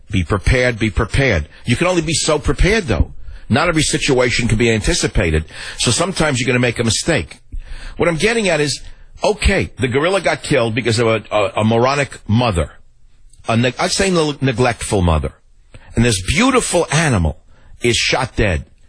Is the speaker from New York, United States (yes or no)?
yes; New York, United States; Now, I grew up in New York, so I know the death stare of psychotics.